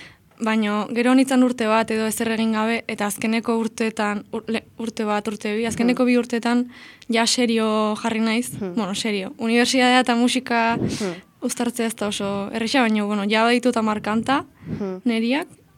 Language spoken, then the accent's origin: Basque; Lasarte, Basque Country, Spain; born there; now in Vitoria-Gasteiz, Spain; 21 urte ditut eta Lasarte horian jaio nintzen. Eta, bueno, azken lau urtetan Gasteizen bizi naiz astean zehar, hemen ikasten detelako.